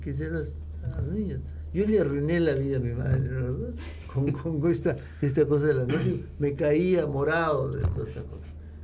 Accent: Lima, Peru; yo he sido dramáticamente asmático de niño, como buen limeño, ¿no?

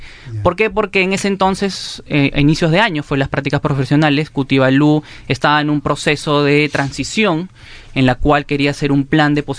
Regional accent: Piura, Peru; Yo soy de Piura.

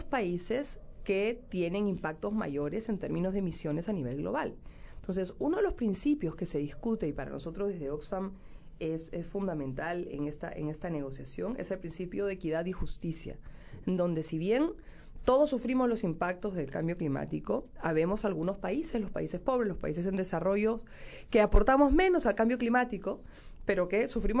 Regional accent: Peru; Yo no puedo, como peruana que soy

